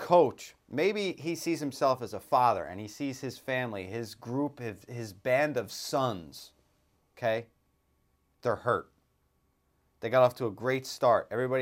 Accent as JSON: {"language": "English", "town": "Dayton", "region": "Ohio", "country": "United States", "tie": "born or raised there", "said": "You know, when I was growing up in Dayton, Ohio, I think, I had two bad knees"}